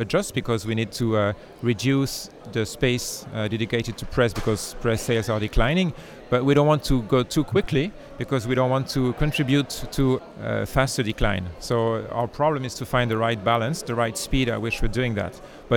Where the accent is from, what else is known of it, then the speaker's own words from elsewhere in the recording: Geneva, Switzerland; English is a second language; I come from Geneva.